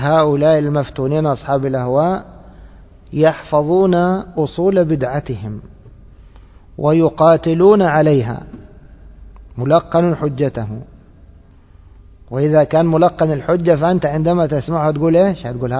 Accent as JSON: {"language": "Arabic", "country": "Egypt", "said": "هذا معروف عندنا في مصر، يقولون هذا فلان عرة."}